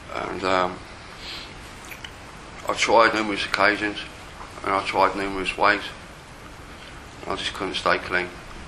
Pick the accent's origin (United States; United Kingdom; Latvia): United Kingdom; London; And I was raised in South London. It was a violent upbringing.